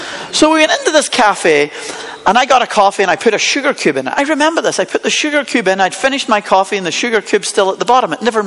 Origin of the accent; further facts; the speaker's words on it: Scotland, United Kingdom; I'm from Scotland.